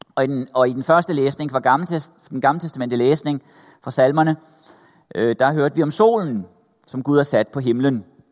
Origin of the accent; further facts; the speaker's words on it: Copenhagen, Capital Region of Denmark, Denmark; Så er jeg født og opvokset i København.